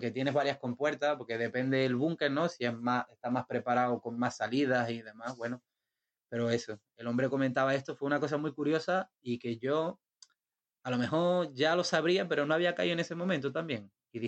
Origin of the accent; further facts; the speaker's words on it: Spain; moved away; intenciones de volverme a España por unas cosillas y demás. Y bueno, ahora supongo que me tocará volver a mi tierra